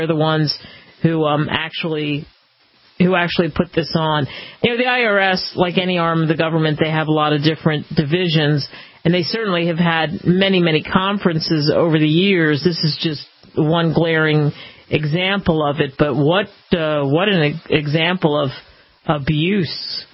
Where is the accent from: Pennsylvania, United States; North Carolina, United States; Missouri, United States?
Pennsylvania, United States; Philadelphia; born or raised there